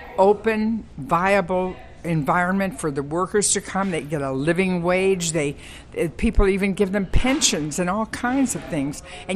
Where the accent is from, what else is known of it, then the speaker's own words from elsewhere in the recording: Detroit, Michigan, United States; Yes, I'm born and raised in Detroit.